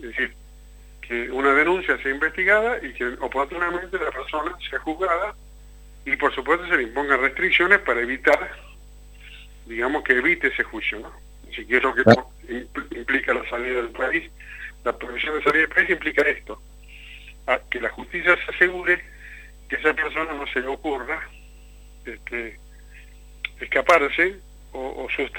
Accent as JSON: {"language": "Spanish", "region": "Salta", "country": "Argentina", "said": "como yo somos salteños"}